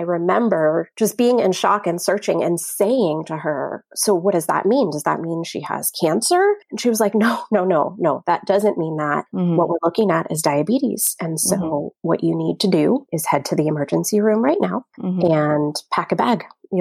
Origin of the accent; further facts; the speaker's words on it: California, United States; now in Portland, United States; I'm formerly from the Bay Area of California, but we've been living in gloomy Portland, Oregon for the past 5 years.